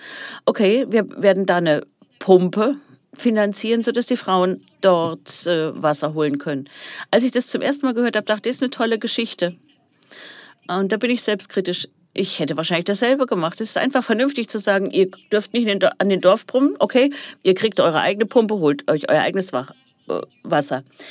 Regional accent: India; Ich komme aus dem Bollywood-Land.

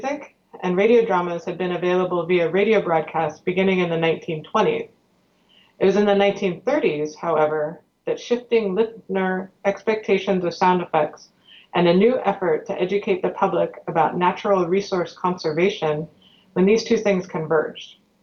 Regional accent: California, United States; now in Mississippi, United States; it's also a sound I've heard my whole life growing up in the United States. It's a joyful, bubbling sound that I connect to my childhood in California.

